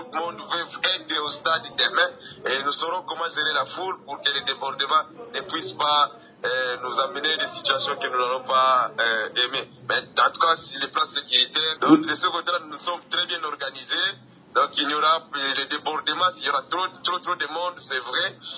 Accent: Kongo Central, DR Congo; Il est d'ailleurs en train de construire un port en eau profonde chez nous au Congo central.

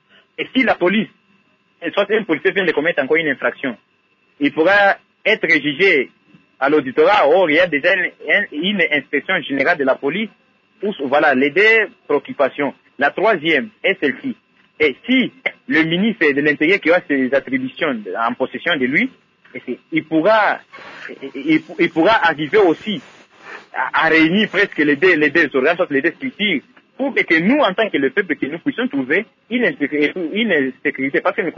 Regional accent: DR Congo; Merci que ce sommet soit la bienvenue ici chez nous au Congo, particulièrement à nous, le peuple congolais.

